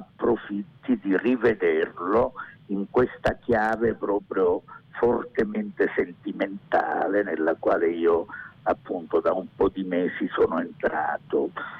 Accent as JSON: {"language": "Italian", "region": "Calabria", "country": "Italy", "accent": "Calabrian", "first_language": "Calabrian", "said": "dove ho vissuto 45 anni della mia vita, e la Calabria, proprio perché il poemetto è scritto in dialetto calabrese, nella mia lingua madre"}